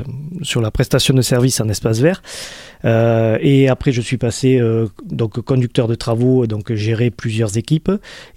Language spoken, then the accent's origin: French; Nouvelle-Aquitaine, France; moi j'ai donc 38 ans, je suis natif des Landes